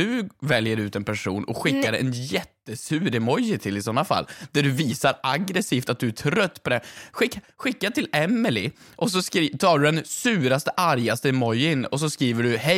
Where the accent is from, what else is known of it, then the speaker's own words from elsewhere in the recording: Värmland, Sweden; Nej men jag är ju från Värmland